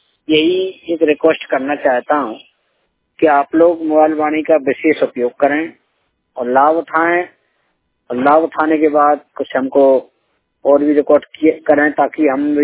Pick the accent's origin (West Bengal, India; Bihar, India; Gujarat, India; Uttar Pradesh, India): Uttar Pradesh, India; मैं जिला जालौन उत्तर प्रदेश का रहने वाला हूँ।